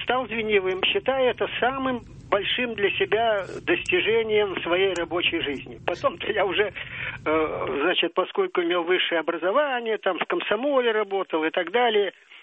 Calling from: Ozyory, Moscow Oblast, Russia; Я из Озер, недалеко от Москвы.

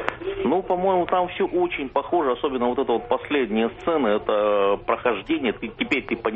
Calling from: Yekaterinburg, Sverdlovsk Oblast, Russia; я из Екатеринбурга.

